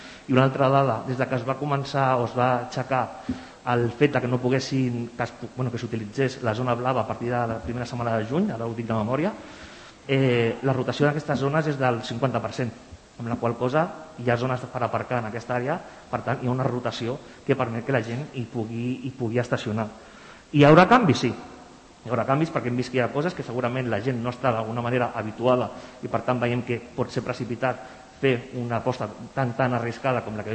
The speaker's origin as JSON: {"language": "Catalan", "town": "Sant Cugat del Vallès", "region": "Catalonia", "country": "Spain", "tie": "born or raised there", "said": "Jo soc de Sant Cugat també, de tota la vida"}